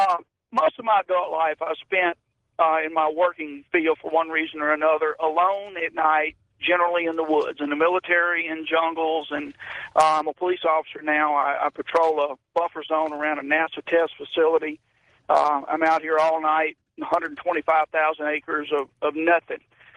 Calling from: Mississippi, United States; I'm calling you from Mississippi.

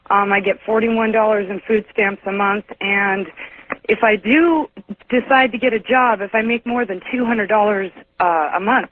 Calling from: Renton, Washington, United States; And I'm calling from Renton, Washington.

